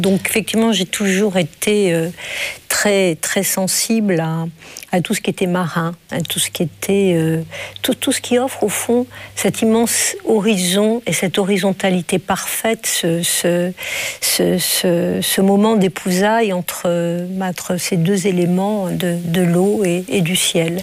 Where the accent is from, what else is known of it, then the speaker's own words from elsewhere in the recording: Rabat, Rabat-Salé-Kénitra, Morocco; born there; plutôt l'Atlantique, puisque le Maroc, je suis née à Rabat